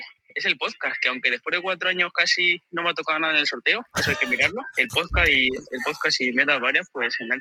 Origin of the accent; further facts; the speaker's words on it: Alcalá de Henares, Community of Madrid, Spain; moved away as an adult; now in Aachen, Germany; soy arquitecto de Alcalá de Henares, pero llevo unos 4 años viviendo en Alemania, trabajando de investigador en la universidad, en Aquisgrán.